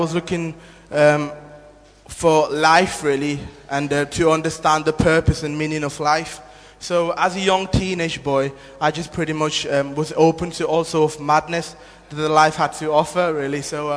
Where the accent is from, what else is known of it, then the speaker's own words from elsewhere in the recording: Nepal; now in Doncaster, United Kingdom; I'm 23 years of age. And I'm originally from Nepal, but live in Doncaster at the moment.